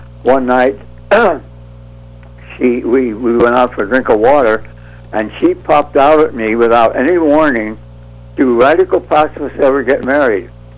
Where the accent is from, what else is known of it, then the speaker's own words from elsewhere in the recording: United States; I realized that I wanted to be back in the U.S. I'm an American, USA.